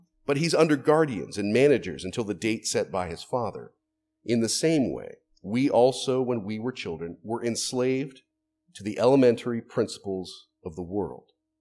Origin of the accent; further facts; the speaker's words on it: United States; I think I share it to a degree simply because I'm an American.